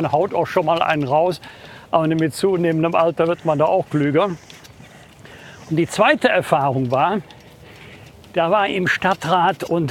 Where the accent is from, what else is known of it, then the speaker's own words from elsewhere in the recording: Bergisch Gladbach, North Rhine-Westphalia, Germany; in Bergisch Gladbach, obwohl ich ja 1977, lang ist es her, Prinz war in Bergisch Gladbach, das ist für mich natürlich meine Heimatstadt verbunden.